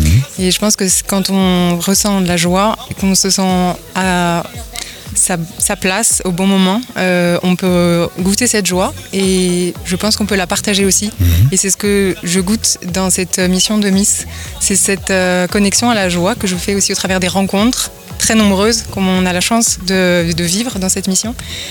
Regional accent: Occitanie, France; Alors, je viens d'Ariège et j'ai été élue en Ariège le 26 avril dernier.

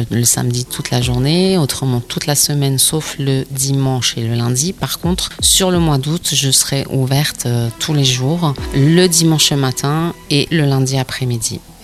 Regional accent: Île-de-France, France; Alors moi j'arrive de la région parisienne. J'ai passé ma seconde, ma première et ma terminale sur l'île Jourdain. Puis j'ai passé mon bac à Auch et j'ai fait ma première année d'études sur Toulouse.

